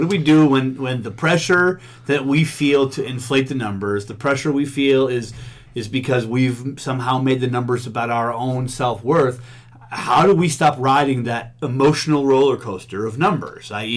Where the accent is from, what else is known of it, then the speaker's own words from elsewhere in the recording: Wisconsin, United States; I'm from Wisconsin, so it's pretty mild here